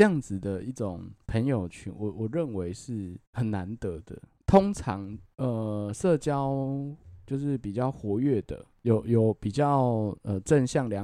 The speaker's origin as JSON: {"language": "Chinese", "country": "Taiwan", "accent": "Taiwanese Hokkien", "said": "欸，我讲台语，然后大家就是我也讲换成国语好了啦"}